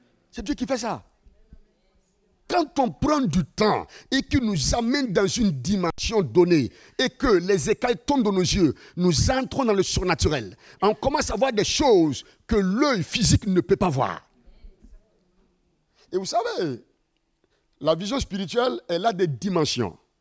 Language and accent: French; Burkina Faso; je suis de Burkina Faso, parce que par ma voix, vous ne me reconnaissez pas